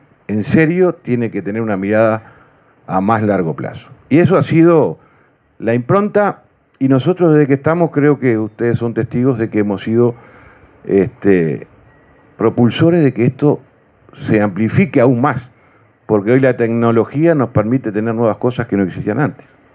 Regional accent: Uruguay; nos sentimos orgullosos, como, no como ministros, sino como uruguayos

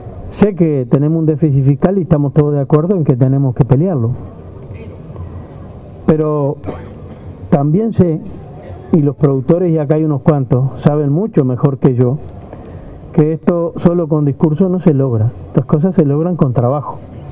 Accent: Uruguay; a veces yo creo que somos muy uruguayos, ¿verdad?

